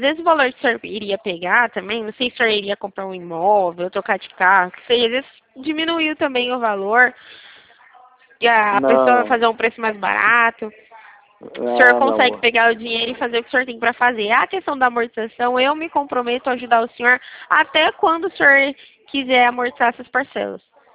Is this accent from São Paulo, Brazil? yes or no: yes; São Paulo, Brazil; Eu sou do estado de São Paulo.